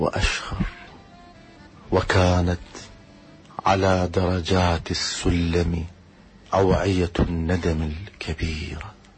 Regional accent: Najaf, Najaf Governorate, Iraq; born there; ولدت في مدينة النجف عام 72.

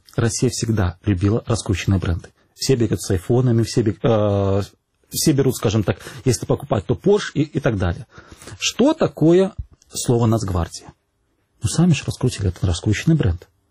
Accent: Belarus; now in Ukraine; Я сам белорус, живу в Украине

